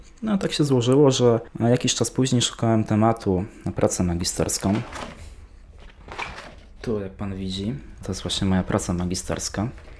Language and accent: Polish; Silesian Voivodeship, Poland; dzisiaj również znajdujemy się w Katowicach, w moim mieszkaniu w Śródmieściu. Pochodzę ze Śląska. Z Katowicami jestem związany prywatnie i zawodowo, ponieważ również pracuję w Katowicach w Instytucie Badań Regionalnych Biblioteki Śląskiej.